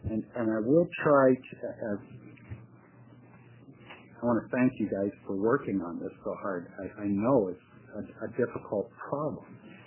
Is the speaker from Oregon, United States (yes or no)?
yes; Portland, Oregon, United States; I'm from St. John's, Portland, Oregon.